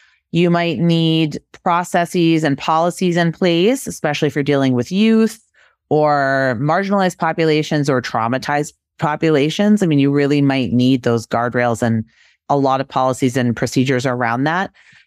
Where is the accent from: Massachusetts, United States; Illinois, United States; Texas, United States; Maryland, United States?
Massachusetts, United States; I grew up in Massachusetts, very Yankee, very Puritan.